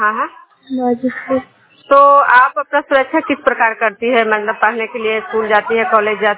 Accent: Nalanda, Bihar, India; मैं बिष्णुपुर ग्राम खुजरा पंचायत नालंदा जिला नगर नवसा प्रखंड के निवासी हूँ।

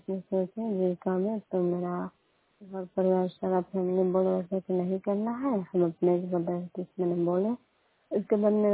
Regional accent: Bihar, India; और घर नंदन कैतुका है, पंचायत भी नंदन में है और मकेर प्रखंड के रहने वाली हूँ।

